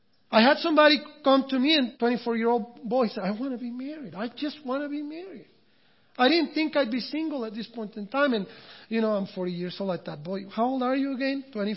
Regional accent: Mexico; I tell you this because I am from Mexico. And I am here and I am blessed to be here at this point in time in my life.

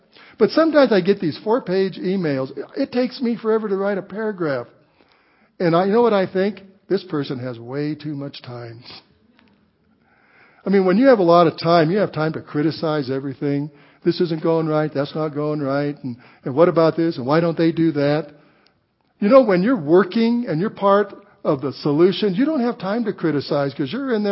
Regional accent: Colorado, United States; We came from a very poor community in southern Colorado

